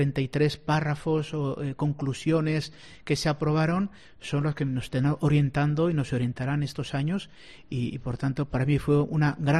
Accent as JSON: {"language": "Spanish", "town": "Bilbao", "region": "Basque Country", "country": "Spain", "tie": "born or raised there", "lives_now": "Córdoba, Spain", "said": "después de 12 años en Bilbao, donde es mi tierra de origen y, por tanto, en ese aspecto lo conocía más vitalmente, aunque es cierto que al haber vivido tanto mi vida de estudiante como después la vida sacerdotal fuera de Vizcaya"}